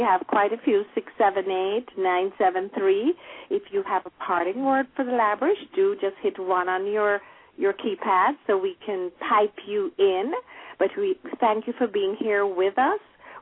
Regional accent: Jamaica; I always am just so grateful to have had the time I did when I grew up in Jamaica.

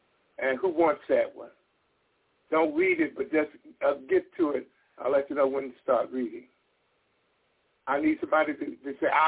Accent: Missouri, United States; I'm from Missouri. You got to show me.

